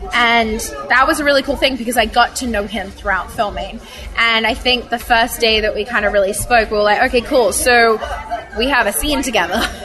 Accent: Australia; I grew up in Australia.

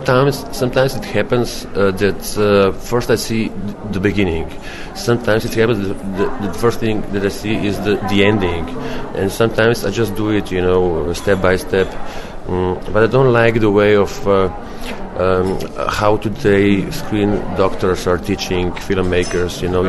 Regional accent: Slovenia; I'm from Slovenia. It's a tiny country which almost no one knows on the world. But as soon as I say that I live 200 kilometers from Venice, then they realize where approximately this little country is

